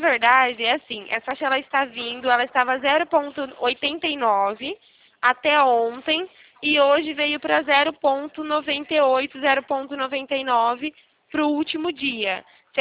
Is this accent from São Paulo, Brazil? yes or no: yes; Jaú, São Paulo, Brazil; born there; now in Araras, Brazil; Não sou de Bauru, sou nascida em Jaú, do lado